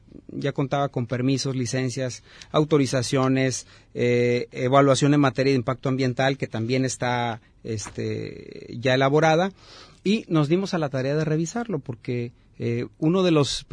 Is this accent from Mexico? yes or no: yes; Mexico; como mexicanos tenemos que ofrecer, como nayaritas, jaliscienses